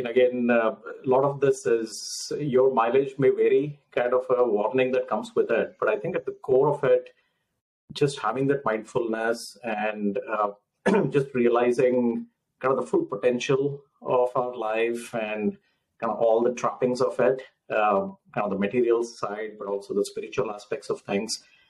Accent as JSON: {"language": "English", "country": "India", "tie": "born or raised there", "said": "growing up in India"}